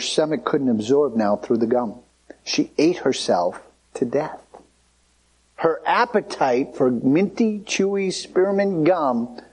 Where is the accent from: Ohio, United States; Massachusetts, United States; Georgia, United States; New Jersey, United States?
Massachusetts, United States; Clams and oysters, and growing up on Cape Cod, having them raw and having them all sorts of ways.